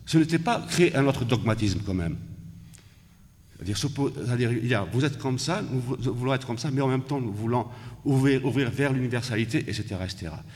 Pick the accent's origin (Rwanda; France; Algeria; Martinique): Algeria; Blida, Blida Province; Je suis de Blida.